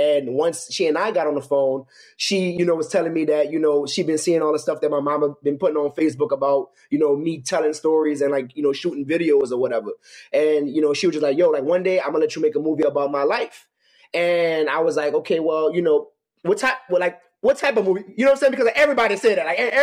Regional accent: New Orleans, Louisiana, United States; growing up in New Orleans and all of my time in New Orleans was really like a unintentional research and like development process

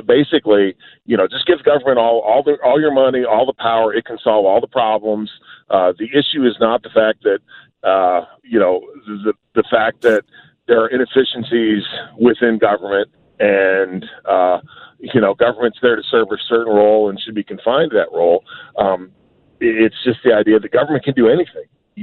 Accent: Missouri, United States; As I said, I grew up near Hannibal, Missouri.

